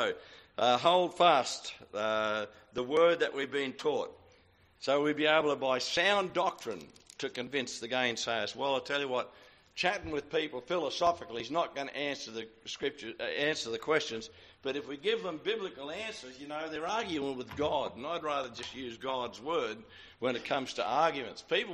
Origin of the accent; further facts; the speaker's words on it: New South Wales, Australia; I grew up here in the New England district raising sheep.